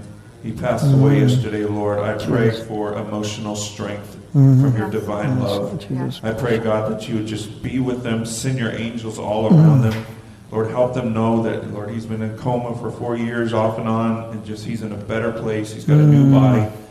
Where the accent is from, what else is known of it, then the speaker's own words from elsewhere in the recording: Bakersfield, California, United States; we came from Bakersfield, California. It's 2 hours away. It's the armpit of California.